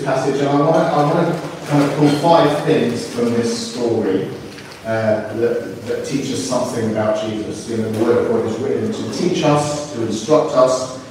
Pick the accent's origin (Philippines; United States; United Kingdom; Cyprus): Cyprus; Larnaca, Larnaca District; I grew up in Cyprus in a town called Larnaca